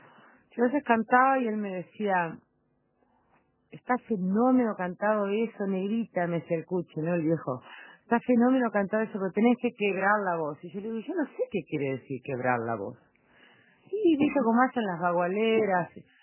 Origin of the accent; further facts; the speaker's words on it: Rosario, Santa Fe, Argentina; Pienso yo, sea de Rosario, como también soy, o sea de Entre Ríos, digamos, porque son ciudades y pueblos que están a la vera de las lagunas, de los ríos, de los esteros.